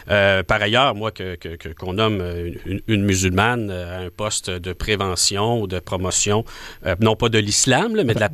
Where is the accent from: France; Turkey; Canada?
Canada; non pas en tant que souverainiste, mais simplement en tant que Canadien.